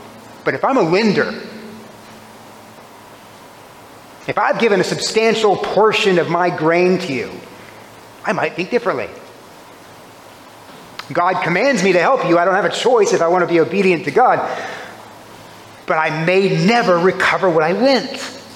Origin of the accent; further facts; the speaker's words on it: Corpus Christi, Texas, United States; I was raised in Corpus Christi. Corpus Christi, if you've ever been there, is a roach-infested, humid place.